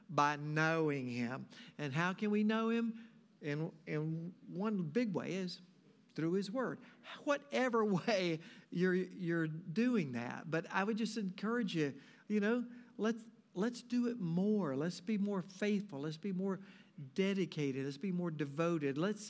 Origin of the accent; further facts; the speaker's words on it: United States; And I'd kind of been spoiled, you know, growing up in America.